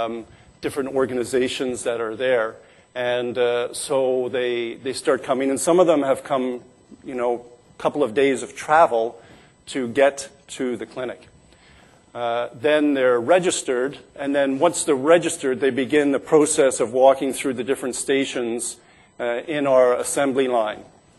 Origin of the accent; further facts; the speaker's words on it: Canada; you can see that we're very Canadian